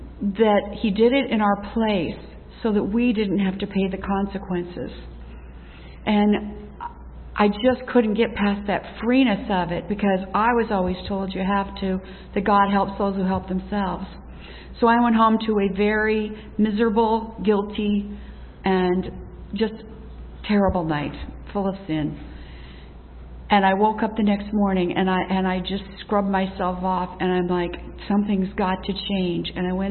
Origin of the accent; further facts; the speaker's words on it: Dysart, Iowa, United States; I grew up here in Dysart in a home where we went to church every Sunday.